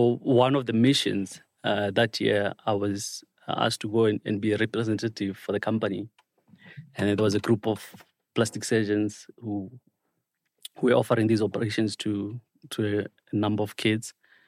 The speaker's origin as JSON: {"language": "English", "town": "Matatiele", "region": "Eastern Cape", "country": "South Africa", "tie": "born or raised there", "also_born_or_lived": "KwaZulu-Natal / Johannesburg", "said": "So I'm from Atatiele. That's my home. I grew up in Matatiele, and then from there, I did my undergrad in KZN. And from KZN, I moved to Joburg"}